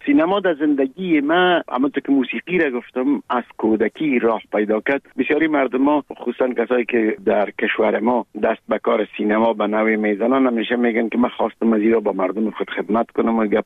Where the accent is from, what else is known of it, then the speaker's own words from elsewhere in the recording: Kabul, Afghanistan; moved away; ما در کابل به دنیا آمدیم، در چهاردی کابل. مکتب ابتدایی را در یک مکتب به نام غازی عبدالله خان تمام کردیم و بعدش لیسه عبیبیه